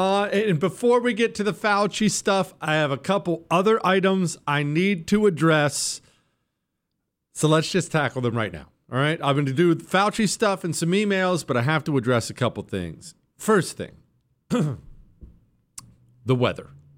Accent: Montana, United States; also born or lived in Ohio; Now, just to recap, in case you don't remember, I grew up in Montana.

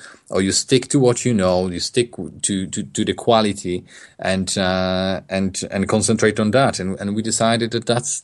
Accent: Poland; now in United Kingdom; I'm from Poland. I came to England in 2005.

